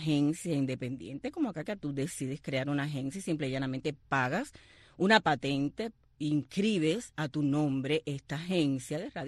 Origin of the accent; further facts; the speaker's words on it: Cuba; Nosotros somos cubanos también